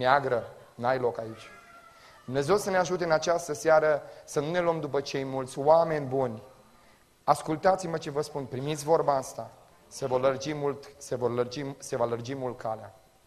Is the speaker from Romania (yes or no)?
yes; Romania; born there; nu contează că m-am născut în România.